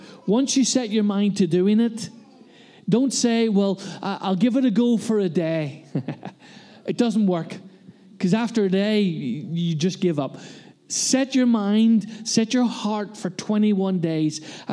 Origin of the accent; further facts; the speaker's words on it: Ireland; And that's tough as an Irishman, Sue. Giving up the bread is the hard thing.